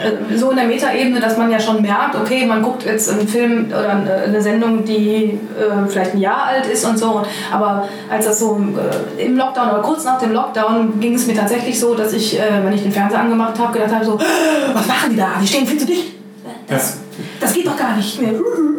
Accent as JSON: {"language": "German", "region": "North Rhine-Westphalia", "country": "Germany", "tie": "born or raised there", "said": "Ich bin halt in Ostwestfalen-Lippe aufgewachsen und habe mich in meiner Teenagerzeit für die Subkultur entschieden."}